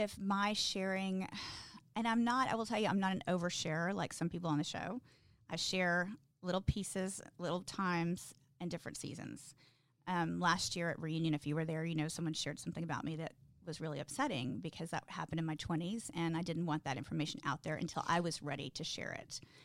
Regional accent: Texas, United States; I'm a little vain. I'm from Texas.

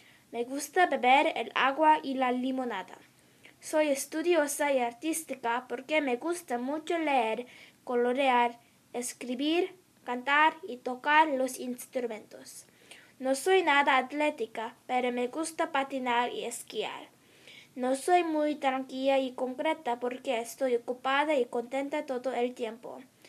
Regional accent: Gwinnett, Georgia, United States; Spanish is a second language; now in Fulton, United States; Soy de Gwinnett, Georgia, pero vivo en Fulton, Georgia.

